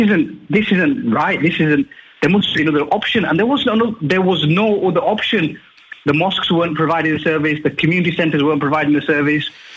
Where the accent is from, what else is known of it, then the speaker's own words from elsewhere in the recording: England, United Kingdom; I'm British, I'm English.